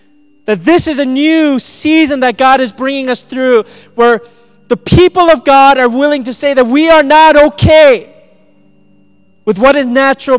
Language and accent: English; Minnesota, United States; I'm from Minnesota, you're from Texas. I'm Asian, some of you are Caucasian